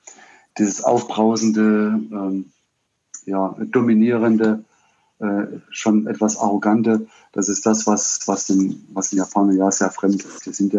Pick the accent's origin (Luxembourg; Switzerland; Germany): Germany; East Germany; Ich bin ja im Osten groß geworden